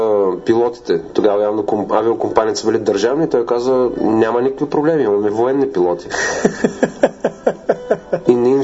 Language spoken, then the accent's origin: Bulgarian; Kirklareli, Turkey; нали сме от Лозенградско.